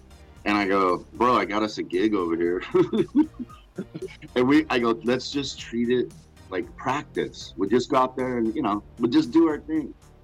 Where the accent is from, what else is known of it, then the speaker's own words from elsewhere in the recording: Long Beach, California, United States; and I grew up in Long Beach, and a bunch of my friends, they were in rap groups